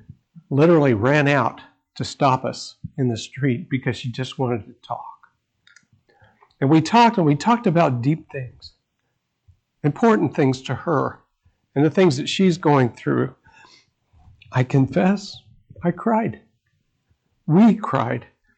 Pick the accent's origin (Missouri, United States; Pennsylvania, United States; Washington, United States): Missouri, United States; Independence; now in Cincinnati, United States; I grew up in Independence, Missouri. I lived there for 41 years. And I was asked to move to Cincinnati, Ohio.